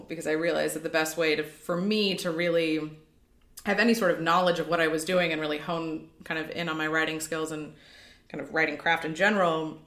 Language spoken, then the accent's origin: English; Los Angeles, California, United States; also born or lived in Dallas; I went to SMU in Dallas, but I grew up in Los Angeles and I wanted to move back to LA as soon as I graduated.